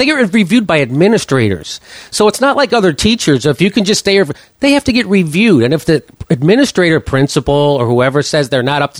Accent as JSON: {"language": "English", "town": "Chicago", "region": "Illinois", "country": "United States", "said": "I was from the Midwest, so we all use the ACT, although I did take the SAT."}